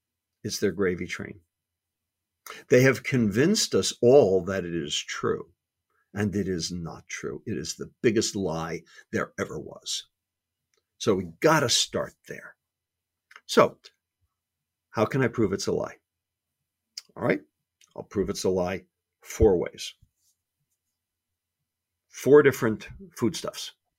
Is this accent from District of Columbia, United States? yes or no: no; Brooklyn, New York, United States; I'm from New York. I'm from Brooklyn. So I use a lot of, shall we say, colorful language.